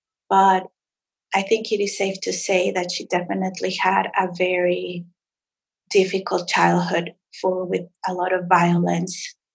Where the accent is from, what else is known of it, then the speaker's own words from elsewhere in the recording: Mexico City, Mexico; I grew up in Mexico City and had never heard of a serial killer in Mexico.